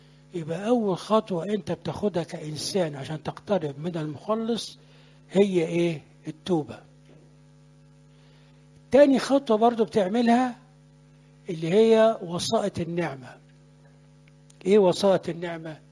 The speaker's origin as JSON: {"language": "Arabic", "region": "Upper Egypt", "country": "Egypt", "said": "حتى عندنا في الصعيد بيعملوها كتير قوي"}